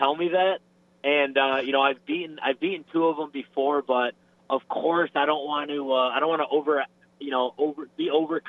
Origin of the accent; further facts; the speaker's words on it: New York, United States; You know, I grew up in Western New York, right on the border of Ontario.